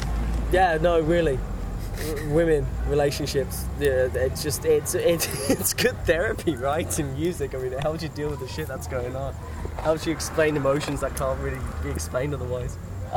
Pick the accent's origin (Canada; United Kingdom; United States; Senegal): United Kingdom; England; I mean, I grew up in England during the … … wars.